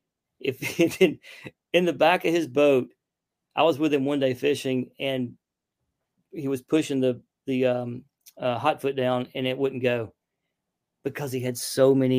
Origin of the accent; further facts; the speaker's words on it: Alabama, United States; Like, I grew up near Lake Martin in Alabama, and those spots over there are different.